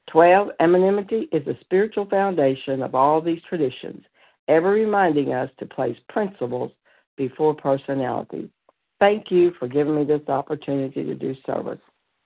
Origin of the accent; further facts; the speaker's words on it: Pensacola, Florida, United States; I'm from Pensacola, Florida, and I'm a food addict.